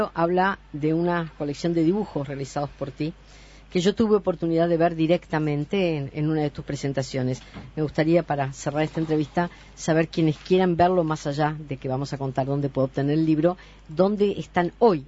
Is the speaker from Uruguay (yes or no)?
yes; Uruguay; como uruguayos